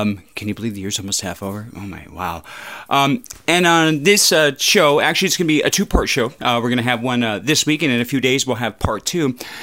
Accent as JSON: {"language": "English", "town": "Los Angeles", "region": "California", "country": "United States", "said": "And they're from my home state of California. They're from up a little farther north than I'm from originally in Los Angeles."}